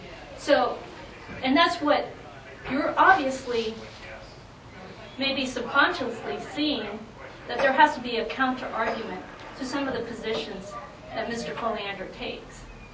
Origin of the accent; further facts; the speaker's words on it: Panama; I grew up in Manuel Noriega's Panama.